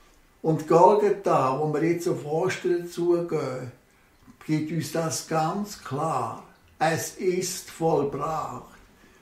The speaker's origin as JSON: {"language": "German", "country": "Switzerland", "said": "wir als Schweizer sind so stolz auf all die Freiheiten, die wir dürfen haben, die uns unsere Vorväter haben erkämpft und haben errungen."}